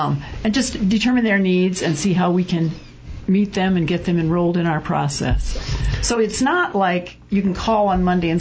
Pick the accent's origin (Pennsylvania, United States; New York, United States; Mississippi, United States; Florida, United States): Pennsylvania, United States; Philadelphia; now in Prescott, United States; I got involved shortly after I moved here. I came in from Philadelphia, so we... but I love Prescott, and I love this group of people.